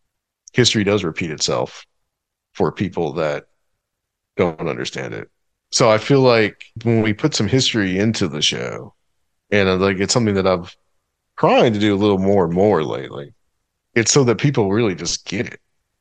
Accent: the South, United States; And I think just growing up in the South, period.

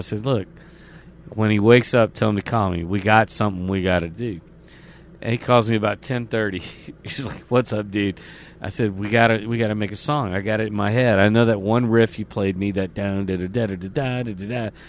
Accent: Texas, United States; We're from Texas. We just did it. Get over it.

